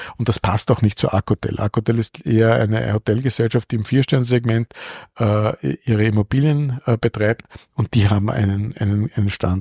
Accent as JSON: {"language": "German", "country": "Austria", "said": "wenn ich als Österreicher nach Deutschland gehe, dann spreche ich zumindest die gleiche Sprache."}